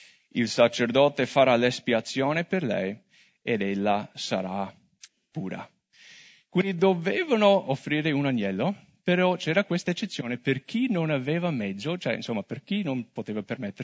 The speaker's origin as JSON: {"language": "Italian", "country": "United States", "said": "io sono americano e durante Covid il governatore dello stato in cui abito, Minnesota"}